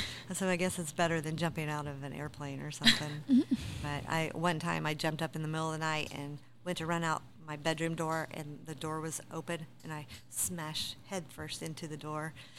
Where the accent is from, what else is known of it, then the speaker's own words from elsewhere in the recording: Pendleton, United States; I grew up in Pendleton, and I knew a lot of people that we went out on calls for